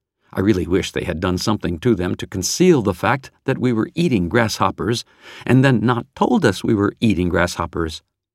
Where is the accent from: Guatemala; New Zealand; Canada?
Canada; Being Canadian, I was quite confident that I could withstand the cold.